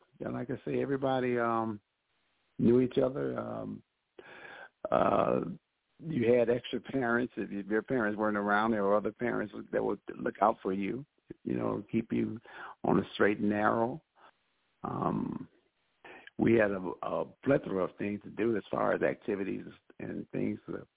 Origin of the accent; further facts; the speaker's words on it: Chicago, Illinois, United States; I really grew up in the 60s and 70s in Cabrini, where I went away to college.